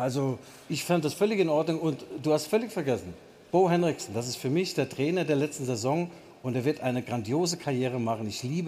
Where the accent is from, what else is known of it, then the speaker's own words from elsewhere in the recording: Mainz, Rhineland-Palatinate, Germany; als Mainzer Bub